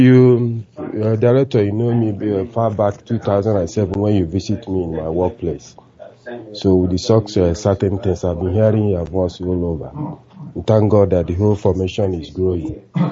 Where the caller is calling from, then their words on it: London, United Kingdom; I'm calling from London.